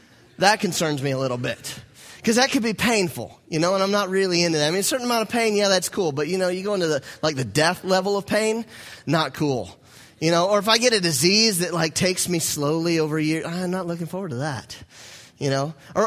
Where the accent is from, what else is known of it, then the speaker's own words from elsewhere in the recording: the South, United States; Somebody knows I'm from the South.